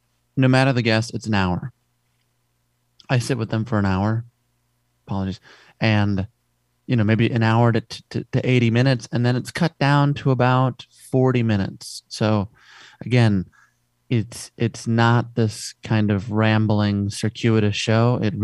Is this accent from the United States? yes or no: yes; Chicago, Illinois, United States; You know, I come from Chicago